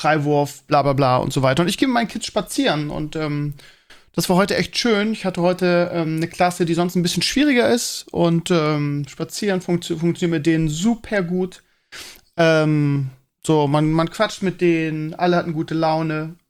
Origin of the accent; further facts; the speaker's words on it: Bremen, Germany; ich kannte die als Bremer vorher nicht